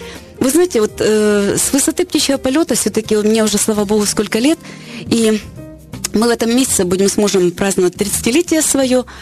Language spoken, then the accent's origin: Russian; Mariupol, Donetsk Oblast, Ukraine; born there; а я родилась в Мариуполе, там, где много солнца.